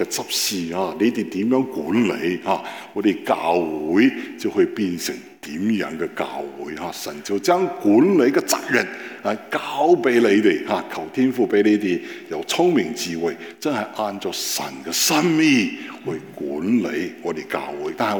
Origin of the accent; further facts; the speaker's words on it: Beijing, China; Cantonese is a second language; 咁我系北京人，我哋两个咧就真系有唔同嘅文化啦。咁我要学佢讲广东话，佢要学我讲普通话。